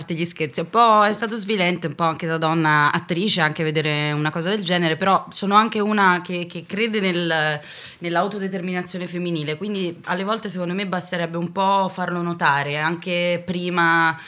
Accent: Bologna, Emilia-Romagna, Italy; Io sono bolognese, quindi nel senso...

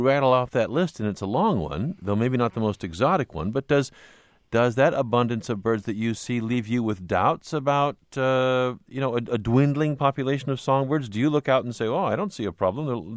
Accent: Bloomington, Illinois, United States; Let's take a call from Scott in Bloomington, Illinois. Hey, that's my hometown.

